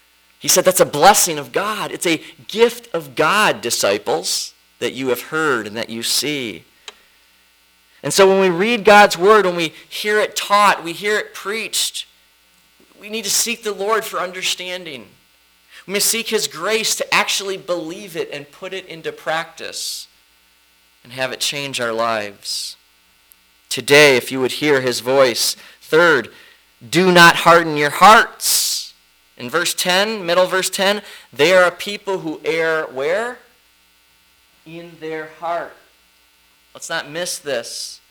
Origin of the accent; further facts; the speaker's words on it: Toledo, Ohio, United States; the church we grew up in back in Toledo.